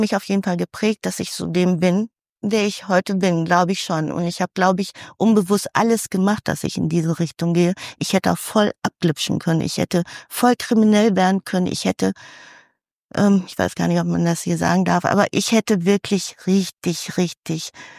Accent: Manila, Metro Manila, Philippines; now in Germany; Ich komme aus Philippinen, in Manila, das ist ja die größte Stadt dort, beziehungsweise Hauptstadt, und komme halt auch aus dem Slums sozusagen. Also Slums konnte ich wirklich rüber gucken, wobei wir schon ein Steinhaus hatten.

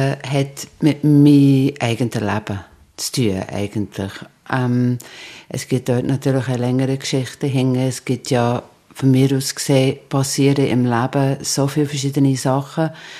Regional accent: Ireland; German is a second language; als Irin ist Regen natürlich etwas, das ich ganz gut kenne

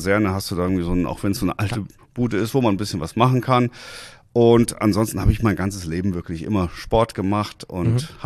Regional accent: Hanau, Hesse, Germany; Ich komme ja aus Hessen, aus Hanau.

